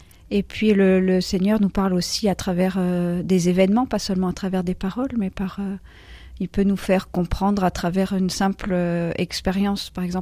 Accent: Auvergne-Rhône-Alpes, France; je viens d'Auvergne, les environs de Clermont-Ferrand.

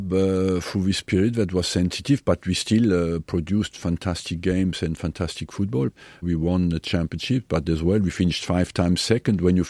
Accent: Grand Est, France; I come from Alsace, you know, with German influence.

